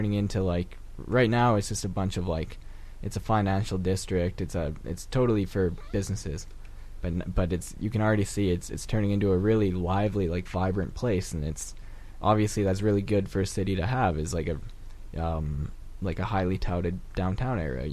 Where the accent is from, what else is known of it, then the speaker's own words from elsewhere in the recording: Edmonton, Alberta, Canada; I'm from Edmonton. We have the Oilers, and we have a CFL team as well, but the Oilers are really what the town runs on